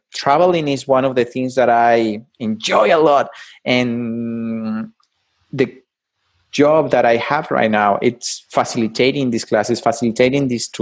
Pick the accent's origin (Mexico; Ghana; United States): Mexico; English is a second language; And I'm originally from Mexico.